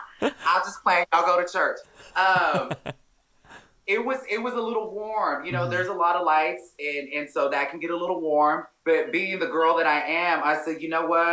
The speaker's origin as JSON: {"language": "English", "town": "Dallas", "region": "Texas", "country": "United States", "said": "I'm from Dallas and we do things real big up in here, mm-hmm. the Big D."}